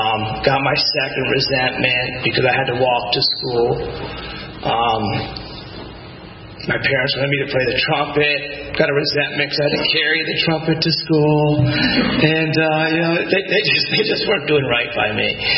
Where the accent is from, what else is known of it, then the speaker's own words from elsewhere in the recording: Atlanta, Georgia, United States; also born or lived in Philadelphia; I was born in Philadelphia when my parents moved us down to Atlanta when I was six.